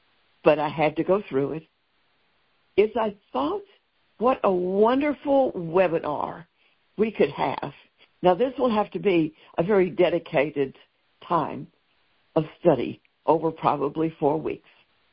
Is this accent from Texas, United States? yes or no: yes; Texas, United States; accent: Texas; My Texas accent isn't quite the accurate.